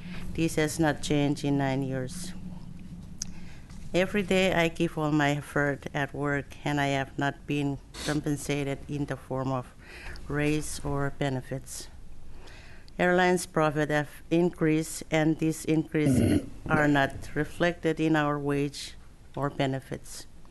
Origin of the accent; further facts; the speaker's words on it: Chuuk, Micronesia; I'm from Chuuk State in the Federated States of Micronesia.